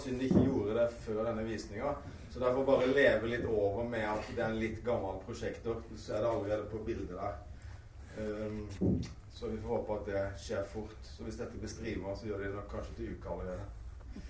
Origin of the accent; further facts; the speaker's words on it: Grimstad, Agder, Norway; Jeg kommer selv fra Grimstad